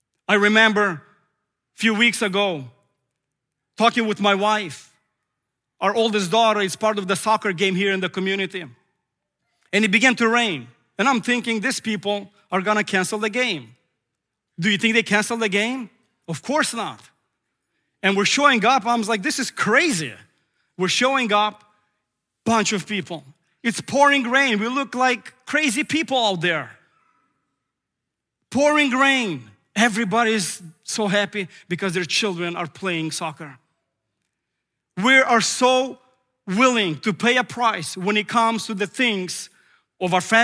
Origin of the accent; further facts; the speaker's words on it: Ukraine; when I was born in Ukraine and living in a village.